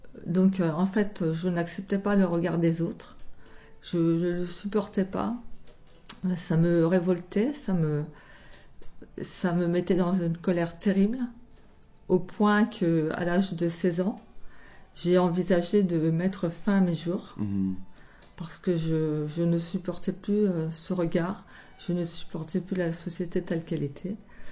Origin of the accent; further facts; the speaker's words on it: Île-de-France, France; je suis originaire du Val d'Oise.